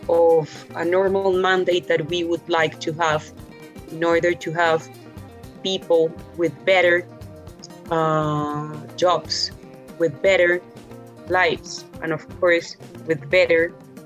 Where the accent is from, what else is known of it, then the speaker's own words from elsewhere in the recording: Colombia; English is a second language; My second passion is, of course, my hometown, Colombia. Colombia, to me, it's an amazing country